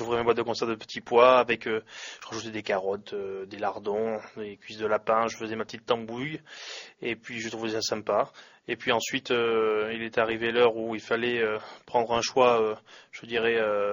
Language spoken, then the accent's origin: French; France; born there; Il est seulement catalan parce que je suis né en France.